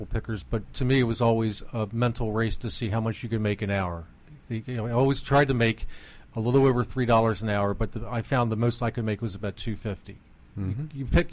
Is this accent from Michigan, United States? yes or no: no; Baltimore, Maryland, United States; From Baltimore, Maryland.